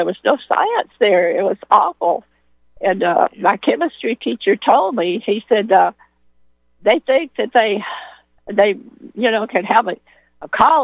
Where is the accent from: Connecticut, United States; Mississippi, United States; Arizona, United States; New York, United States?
Mississippi, United States; I grew up in Mississippi, and we played with Charlie.